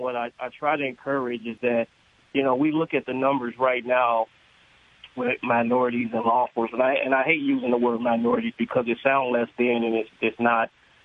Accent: Gary, Indiana, United States; Kim, I'm also from Gary, Indiana. I just recently relocated to the southern part of the state, central Indiana part of the state.

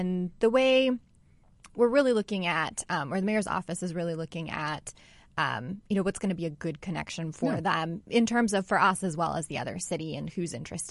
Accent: Sarajevo, Bosnia & Herzegovina; I'm originally from Sarajevo, Bosnia, so that is the closest sister city to my native country.

